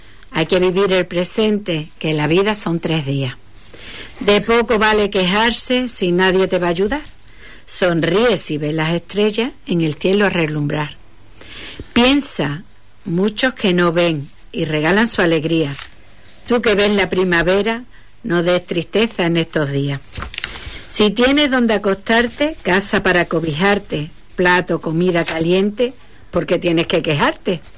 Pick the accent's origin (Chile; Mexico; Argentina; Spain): Spain; El Cerro de Andévalo, Andalusia; A pesar de que soy del Cerro de Andévalo, pero nunca había llegado a Santa Bárbara.